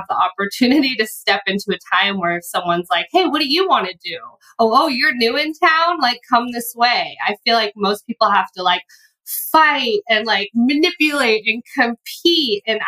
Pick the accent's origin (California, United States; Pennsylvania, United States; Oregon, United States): California, United States; San Francisco; also born or lived in New York; I grew up in San Francisco, Bay Area.